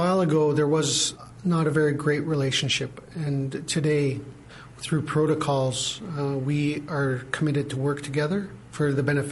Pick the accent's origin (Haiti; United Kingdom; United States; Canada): Canada; Penticton, British Columbia; I was born and raised here in the Okanagan in Penticton, and it's a very beautiful place. It's a really beautiful valley with lakes and on each side of me, and then on the mountains on the other side, west to east. And north to south is lakes.